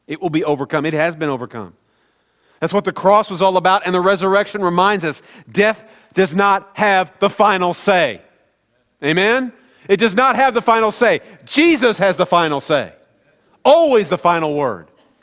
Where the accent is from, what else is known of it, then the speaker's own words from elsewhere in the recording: Kansas City, Missouri, United States; I'm from the Midwest, from Kansas City, that's what we like, okay?